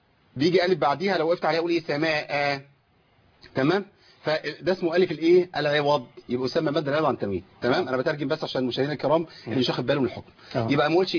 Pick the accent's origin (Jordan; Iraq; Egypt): Egypt; حتى في الريف عندنا في مصر يقول انت يا به، صح؟